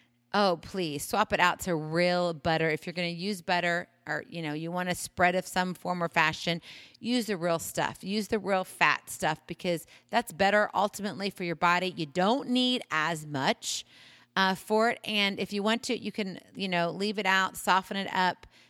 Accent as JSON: {"language": "English", "region": "Hawaii", "country": "United States", "said": "I know it sounds strange. I'm from Hawaii, but I'm not a real coconut fan."}